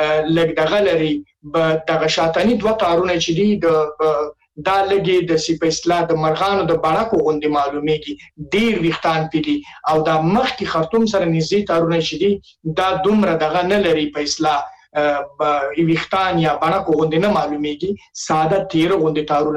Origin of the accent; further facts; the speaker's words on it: Nangarhar, Afghanistan; زه د ننګرهار یم